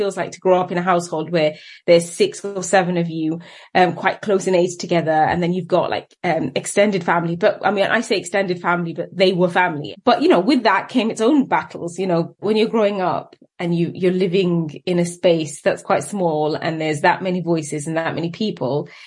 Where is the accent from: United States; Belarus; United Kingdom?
United Kingdom; Luton, East of England; I grew up in Luton in a terraced house